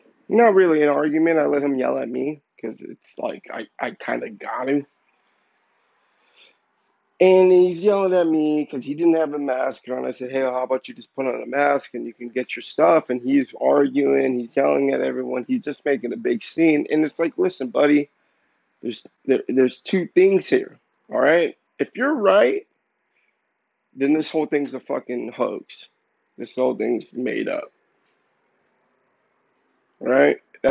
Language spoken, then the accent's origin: English; Los Angeles, California, United States; A lot of people are leaving LA, but I'm from LA. I'm from Los Angeles County.